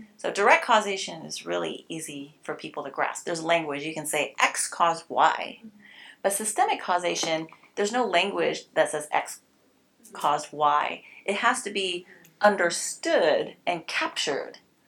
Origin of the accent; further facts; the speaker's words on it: United States; I said, "I'm not Japanese." I said, "I'm actually American I'm Taiwanese American."